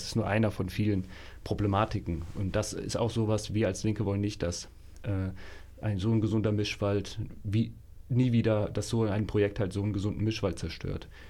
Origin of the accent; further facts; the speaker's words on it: Hesse, Germany; also born or lived in Giessen; Ich arbeite als Einzelhandelskaufmann in einem Edeka und wohne in Niederweimar seit 2019. Seit 1995 wohne ich im Landkreis Marburg-Biedenkopf. Geboren wurde ich 1992 in Gießen.